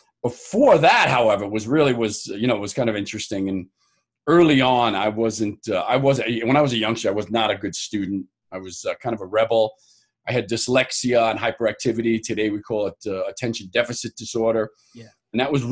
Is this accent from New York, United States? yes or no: yes; New York, United States; And New York is beautiful. I love it. I go back often as much as possible. It's my hometown.